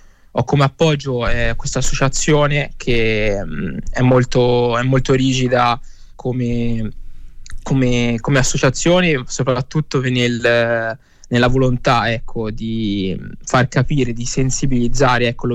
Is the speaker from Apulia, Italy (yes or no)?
no; Prato, Tuscany, Italy; born there; E io sì, sono nato a Prato